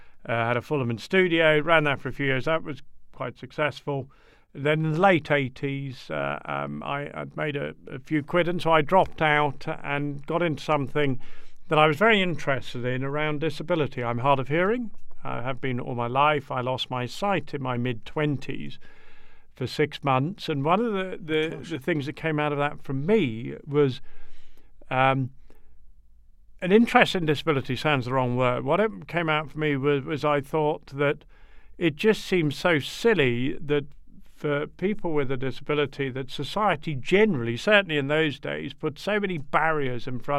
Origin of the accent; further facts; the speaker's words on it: Kenya; My mother was an Irish lass, and she went out there as a nurse. They met, and I grew up in Kenya.